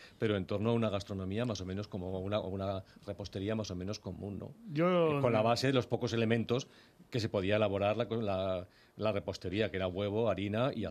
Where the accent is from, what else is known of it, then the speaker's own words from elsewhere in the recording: Navarre, Spain; Posiblemente porque en mi tierra es más habitual el hueso de santo que el buñuelo.